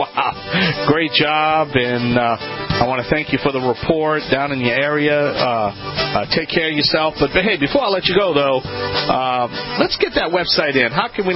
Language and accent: English; Louisiana, United States; this is Home Talk USA.